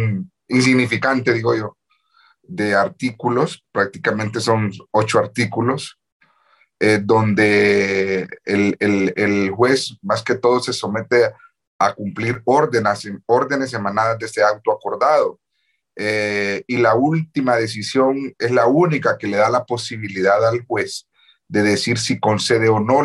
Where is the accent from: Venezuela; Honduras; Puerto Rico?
Honduras; pues no veo como hondureño, como abogado, apartándome de cualquier tipo de sentimiento que pueda tener como hondureño